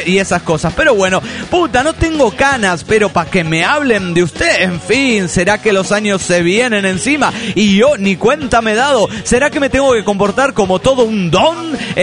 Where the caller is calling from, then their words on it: La Plata, Buenos Aires Province, Argentina; Soy el mítico de La Plata, Argentina.